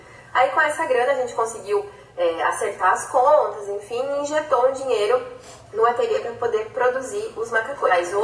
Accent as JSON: {"language": "Portuguese", "town": "Itajaí", "region": "Santa Catarina", "country": "Brazil", "said": "sou de Itajaí, Santa Catarina, tenho 32 anos, sou mãe de duas crianças"}